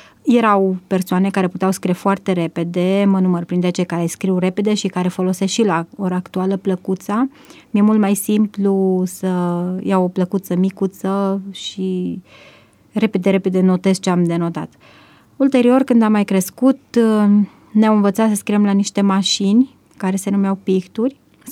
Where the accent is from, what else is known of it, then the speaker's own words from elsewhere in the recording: Medeaș, Sibiu County, Romania; M-am născut în Medeaș, județul Sibiu.